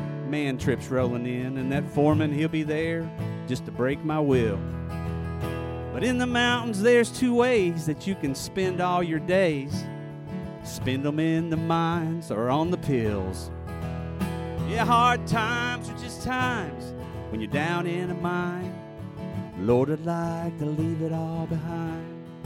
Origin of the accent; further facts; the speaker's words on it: Kentucky, United States; I grew up, as I told you, I'm from Eastern Kentucky, and anybody here know what a coal camp is?